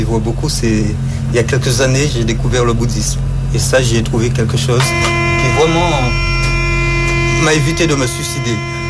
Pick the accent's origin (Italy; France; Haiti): France; Antilles; born there; je suis français, je suis né aux Antilles, donc je suis français